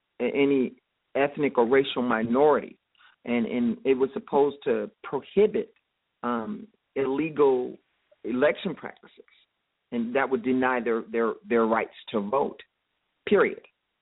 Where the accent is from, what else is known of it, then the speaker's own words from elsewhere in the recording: United States; I'm American. When I go to, if I go to France or Montreal or Mexico, they don't say, oh, there's a black guy. No. They go, oh, there's Americans.